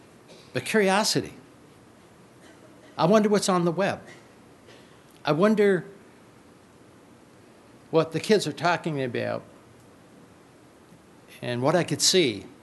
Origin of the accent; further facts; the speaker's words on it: Hollywood, California, United States; I grew up in Hollywood, and I never saw a picture of a naked lady, even in high school.